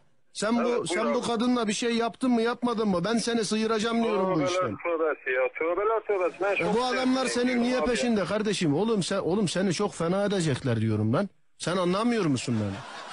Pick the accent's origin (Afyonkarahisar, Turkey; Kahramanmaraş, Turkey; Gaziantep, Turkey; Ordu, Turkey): Gaziantep, Turkey; Madem Anteplisin, biz de Antepliyiz.